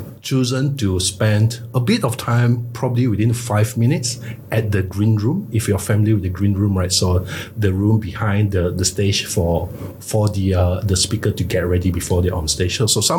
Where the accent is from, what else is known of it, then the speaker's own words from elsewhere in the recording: Malaysia; I'm from Malaysia.